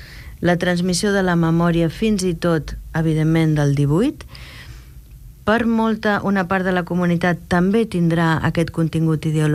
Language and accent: Catalan; Canada; Jo vinc del Canadà, on tot està encara una mica més automatitzat que aquí, diria.